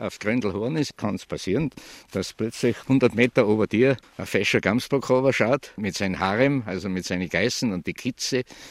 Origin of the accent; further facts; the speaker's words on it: Kufstein, Tyrol, Austria; born there; now in Westendorf, Austria; geboren in Kufstein und bin aufgrund meiner Gattin, das war das hübscheste Mädchen in Westendorf, bin ich übersiedelt